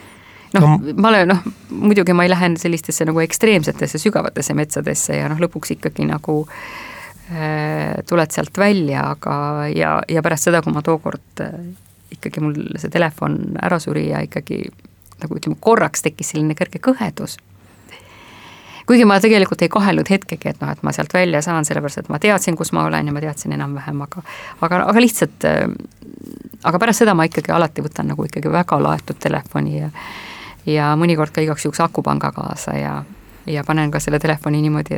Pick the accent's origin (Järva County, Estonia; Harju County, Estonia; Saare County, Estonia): Saare County, Estonia; ma olen Saaremaalt ja ütlen, et see on Eesti kõige suurem saar